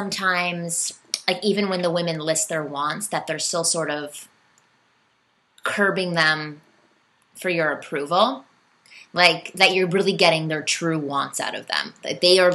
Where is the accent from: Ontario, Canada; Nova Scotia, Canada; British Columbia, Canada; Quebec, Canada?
Ontario, Canada; Toronto; I came from Toronto and I was immersed in a world of, like, I'm Jewish